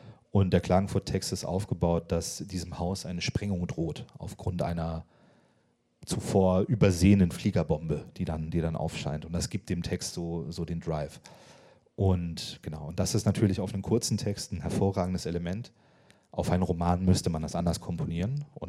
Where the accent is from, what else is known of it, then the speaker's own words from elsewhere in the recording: Frankfurt, Hesse, Germany; born there; German is a second language; Und gerade Deutsch ist für mich als jemand, der Deutsch vergleichsweise spät gelernt hat. Also ich bin in Frankfurt geboren, das stimmt, aber ich lebe erst seit ich 5 bin fest in Deutschland. Und ich habe, also Deutsch ist technisch gesehen so die 3. Sprache, die ich gelernt habe, 4. eigentlich